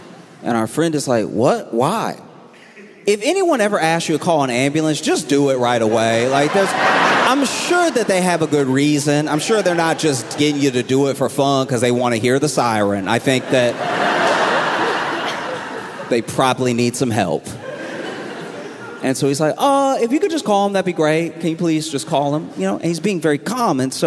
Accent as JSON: {"language": "English", "region": "Louisiana", "country": "United States", "tie": "born or raised there", "said": "I grew up in Louisiana, right?"}